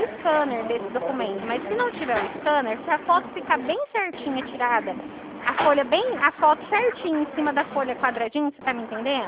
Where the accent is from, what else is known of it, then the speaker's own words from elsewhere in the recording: São Paulo, Brazil; eu sou de longe, sou do estado de São Paulo